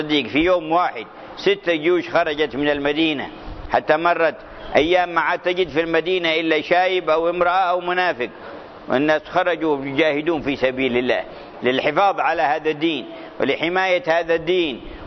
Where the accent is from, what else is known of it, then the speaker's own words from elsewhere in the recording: Hadhramaut, Yemen; كان بعض القراء عندنا في حضرموت